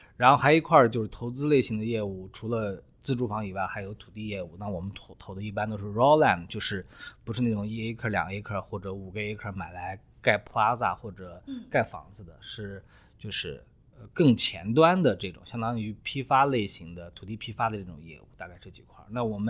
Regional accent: Xinjiang, China; 然后我太太也是新疆人，我也是新疆人，我们从小一起长大的

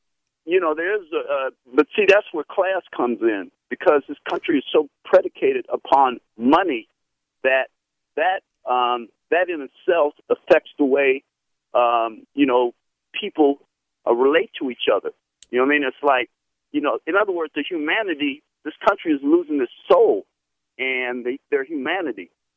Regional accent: Ohio, United States; I'm from Ohio like LeBron, all right?

